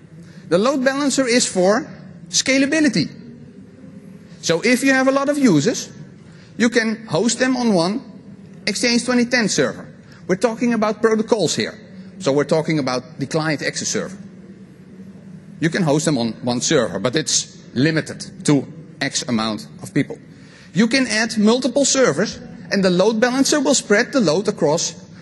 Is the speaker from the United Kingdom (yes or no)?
no; Netherlands; English is a second language; I mean, I'm from Holland.